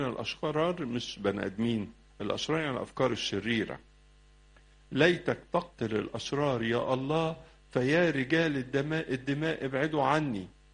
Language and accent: Arabic; Egypt; عندنا في مصر